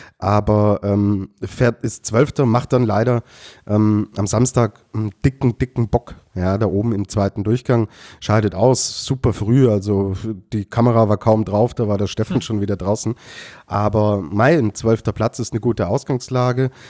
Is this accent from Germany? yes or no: no; Austria; dann würde mich das als Österreicher beruhigen